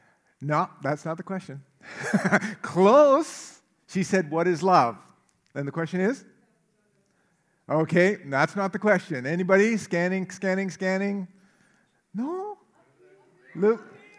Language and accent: English; Powell River, British Columbia, Canada; There's something nostalgic that comes over me whenever I come to the Comox Valley, and it's because I grew up in Powell River.